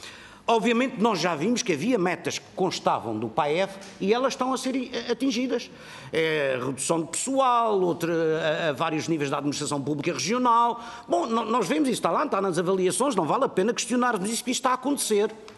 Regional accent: Madeira, Portugal; Eu, como madeirense, preferia que houvesse mais investimento público

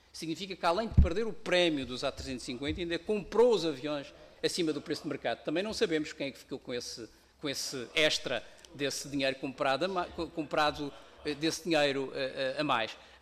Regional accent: Madeira, Portugal; Eu, como madeirense, tenho que dizer isso, porque é mesmo assim.

